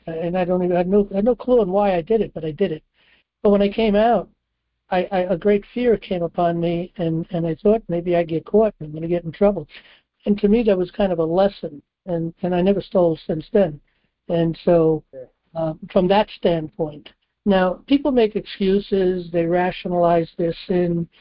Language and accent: English; New York City, New York, United States; I grew up in New York City, there was the 5 and 10